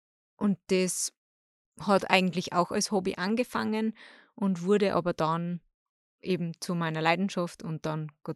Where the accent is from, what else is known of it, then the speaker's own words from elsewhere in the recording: Bad Ischl, Upper Austria, Austria; now in Salzburg, Austria; Also ich komme ursprünglich aus Bad Ischl, da bin ich geboren und aufgewachsen. Jetzt mittlerweile wohne ich ja eben in Salzburg